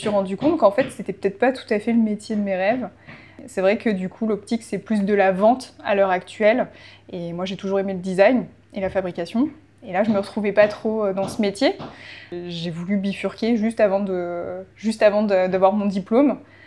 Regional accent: Verdun, Grand Est, France; Alors non, pas du tout. Moi, je suis de Lorraine, je suis verdunoise.

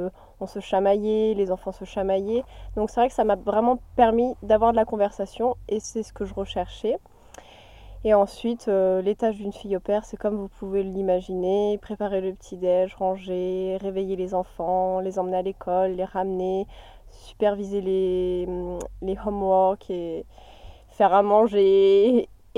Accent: France; accent: French; Je n'ai jamais pris l'accent australien parce qu'ils ont toujours trouvé mon petit accent français très mignon. Donc quand on m'entend parler anglais, on sent bien que je suis française.

